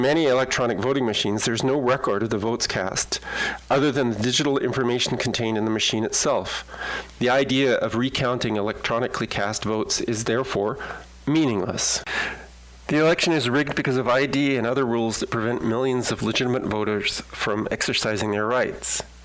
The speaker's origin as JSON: {"language": "English", "country": "Canada", "said": "Maybe as a Canadian, I've got no right to point this out, but America is the leader of the free world."}